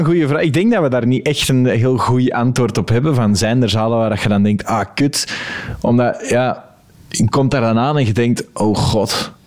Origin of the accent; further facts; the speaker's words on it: Belgium; Als Belg kun je dat niet goed snappen.